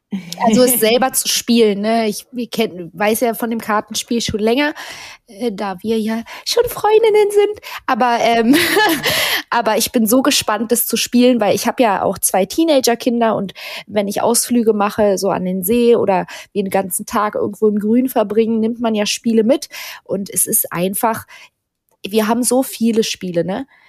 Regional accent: Berlin, Germany; wir kommen ja aus Berlin

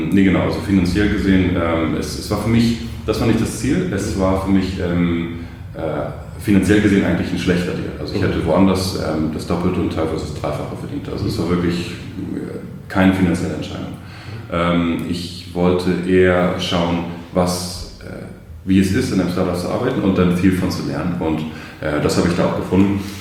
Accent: Berlin, Germany; also bin ich in Berlin aufgewachsen

